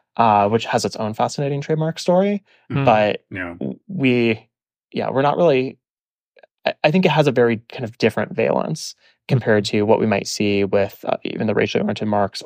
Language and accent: English; Midwest, United States; But growing up in the Midwest, we had both.